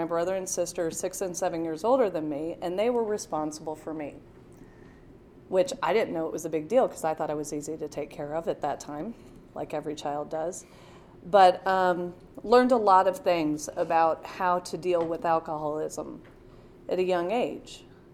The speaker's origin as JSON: {"language": "English", "region": "Ohio", "country": "United States", "said": "I'm from Ohio. So I went to Auburn University, and that was a long way from home."}